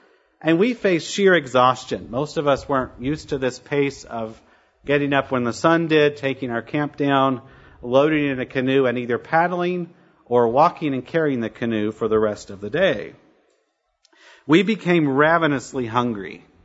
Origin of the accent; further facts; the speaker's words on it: Kentucky, United States; Our differences were very obvious. I was from Kentucky, which was a strike against me.